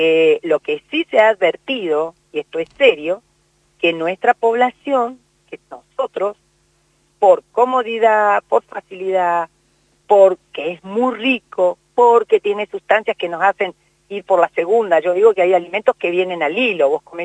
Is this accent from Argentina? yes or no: yes; Patagonia, Argentina; Yo soy también patagónica y teníamos como una alimentación más estacional.